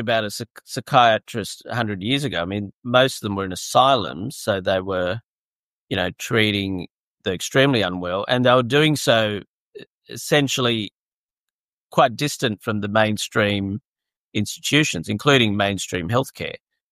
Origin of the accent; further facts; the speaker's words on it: Australia; I have a reasonable mix of being outwardly Australian, identifying as Australian, being proud of it